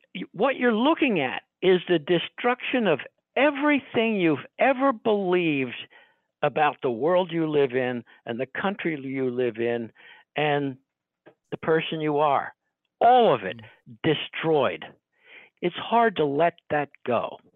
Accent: United States; I'm here. I'm an American. I can't deny it.

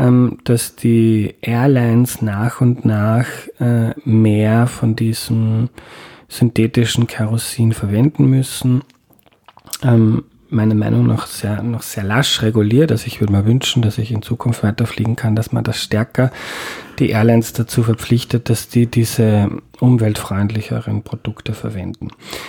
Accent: Lower Austria, Austria; Cool, da komme ich aus der Nähe.

